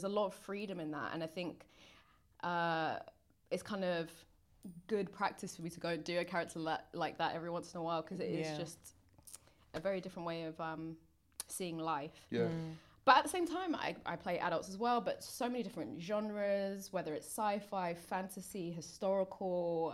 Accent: London, United Kingdom; also born or lived in Manchester; And then I moved to South London. I spent the majority of my like formative childhood in South London. I lived in Patmore Estate. Shout out Patmore. And then I moved to Crawley.

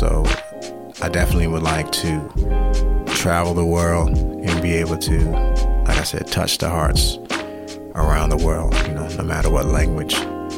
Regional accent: Somerset, New Jersey, United States; I'm from Somerset, New Jersey.

